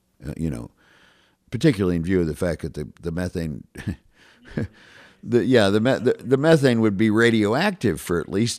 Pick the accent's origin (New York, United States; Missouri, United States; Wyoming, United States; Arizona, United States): Wyoming, United States; I mean, I'm from Wyoming, you know. I was raised in a political family, which was a very conservative Republican family.